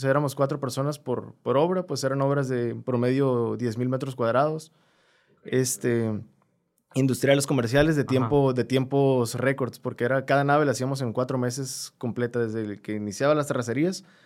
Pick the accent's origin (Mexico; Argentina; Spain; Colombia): Mexico; Sinaloa; also born or lived in Sonora; yo soy de Sinaloa, pero yo estudié en Sonora, okay. En Ciudad Obregón.